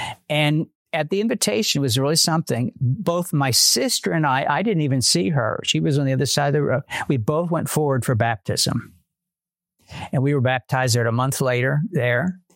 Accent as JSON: {"language": "English", "region": "Pennsylvania", "country": "United States", "tie": "born or raised there", "also_born_or_lived": "Chester", "said": "I was born in Chester, Pennsylvania. Patty was born in Westchester. We met in Tennessee, which is unusual and wild. But I grew up in the very southeast corner of Pennsylvania, 17 miles from Philadelphia, to a wonderful family."}